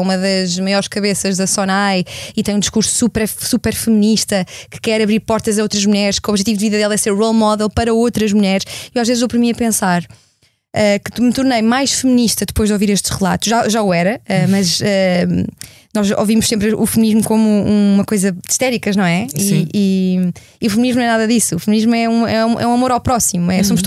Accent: Leiria, Portugal; quando estive lá, sou de Leiria

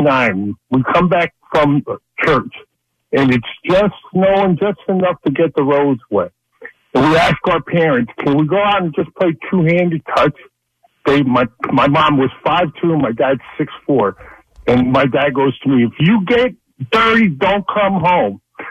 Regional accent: Stamford, Connecticut, United States; I grew up in Stamford, Connecticut.

